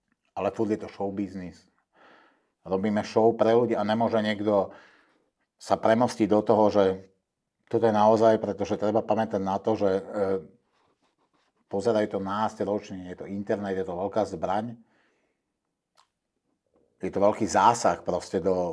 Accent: Serbia; Takisto som Srb, jak on.

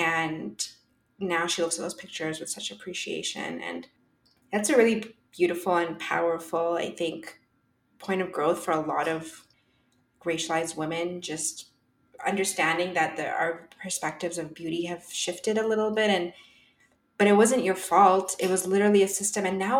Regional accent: Ottawa, Ontario, Canada; growing up in Bayshore and in a very immigrant neighborhood in Ottawa

